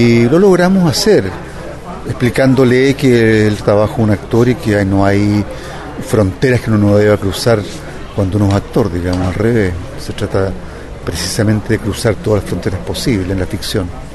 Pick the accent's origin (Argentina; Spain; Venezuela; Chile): Venezuela; accent: Venezuelan; Tuve que trabajar con un coach, mi acento venezolano.